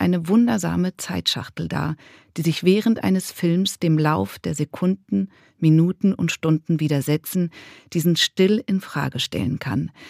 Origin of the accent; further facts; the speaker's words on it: Zurich, Switzerland; Ich kenne das nur aus Zürich, wo ich herkomme.